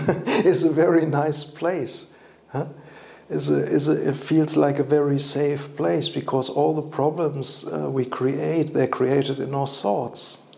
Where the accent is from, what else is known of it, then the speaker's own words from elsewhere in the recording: Germany; I'm from Germany